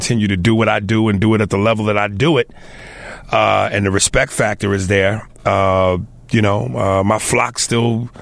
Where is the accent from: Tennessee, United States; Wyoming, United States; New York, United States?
New York, United States; also born or lived in Chicago; And I spent all my, you know, childhood and young adult, somewhat adult life in New York